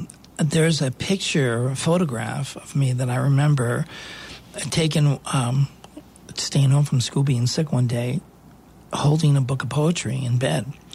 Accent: Boston, Massachusetts, United States; I grew up in Boston, and they have an incredible children's theater there, Boston Children's Theater, and I started taking classes

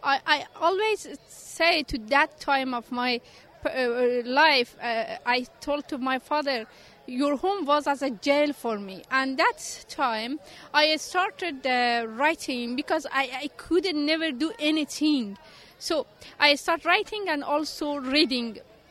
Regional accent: Afghanistan; English is a second language; from Afghanistan, and I am a fiction writer. I started writing in period of Taliban when I was at home. I passed 7 years at home.

